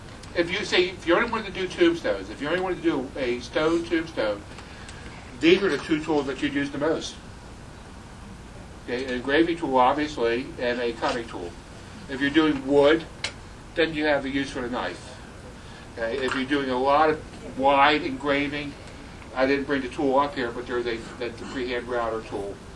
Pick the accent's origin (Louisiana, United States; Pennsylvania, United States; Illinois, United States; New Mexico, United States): Pennsylvania, United States; Philadelphia; I grew up in Philadelphia. I know what a Philadelphia house looks like.